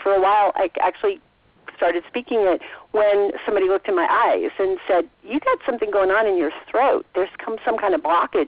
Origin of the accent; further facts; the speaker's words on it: New York, United States; because I'm from New York and I'm Italian and all that kind of stuff.